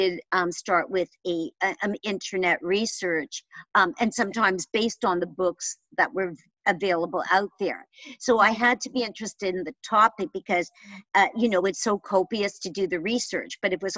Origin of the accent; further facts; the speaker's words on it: Canada; I'm from Canada.